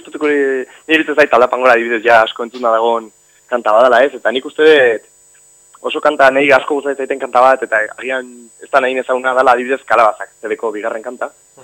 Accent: Hernani, Basque Country, Spain; Hernanin uste joko degula, nire herrian

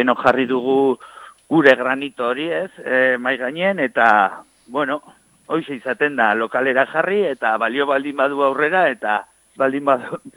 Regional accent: Navarre, Spain; Nafarrotik ere ari diate, ni berez Nafarra naiz

